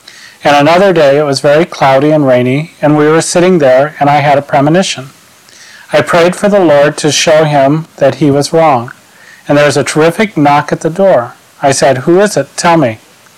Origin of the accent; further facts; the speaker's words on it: India; born there; all the civil surgeons where I was born in India could do nothing